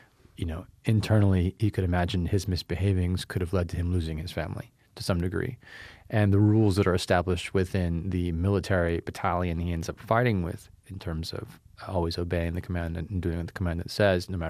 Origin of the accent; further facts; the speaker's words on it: California, United States; I feel like I'm from the Bay Area, from the East Bay